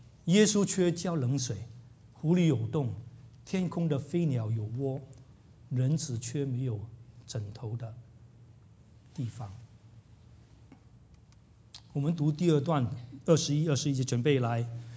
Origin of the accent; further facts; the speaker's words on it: China; 我在想，除非从我们中国人来说，从我们华人来说，非常刺耳的一句话